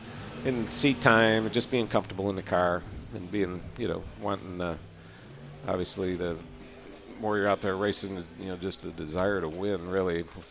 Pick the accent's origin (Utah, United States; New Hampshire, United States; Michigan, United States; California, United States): Michigan, United States; Mount Clemens; I grew up in Mount Clemens area.